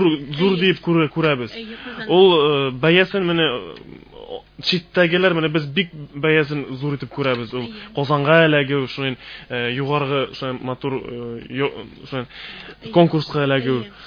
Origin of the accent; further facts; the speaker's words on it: Yulduz, Kurgan Oblast, Russia; moved away as an adult; now in Kazan, Russia; Мин үзем Курган өлкәсеннән, Юлдуз дигән авылдан, Шадрин районыннан. Мин монда Казанга 2011 елны килгән идем.